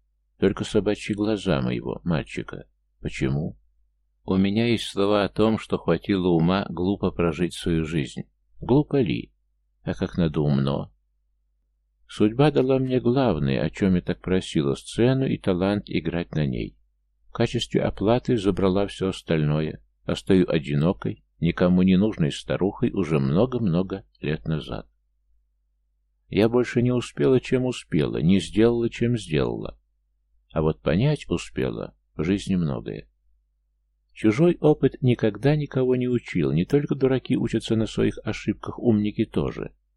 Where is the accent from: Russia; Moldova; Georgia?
Russia; Taganrog, Rostov Oblast; born there; меня тоже родила мать, о занятости своих теток ничего сказать не могу, не знаю. Но родила не в Москве, а в Таганроге. Замечательный город, к тому же быть землячкой Чехова почетно.